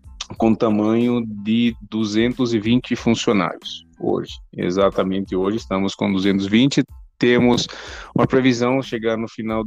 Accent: Aleppo, Aleppo Governorate, Syria; Portuguese is a second language; moved away as an adult; Eu nasci e cresci em Alepo, né, e com 20 anos, né, eu tomei a decisão, né, de sair da Síria

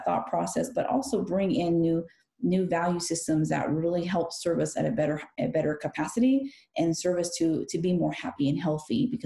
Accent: California, United States; Because we're from California, they assumed, and it's a fair assumption, that you're from Mexico, right?

